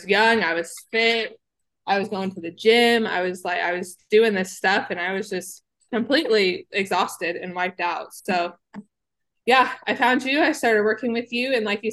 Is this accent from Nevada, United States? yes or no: no; Missouri, United States; I am from the United States, which I think is important to say because you are not. I'm from Missouri.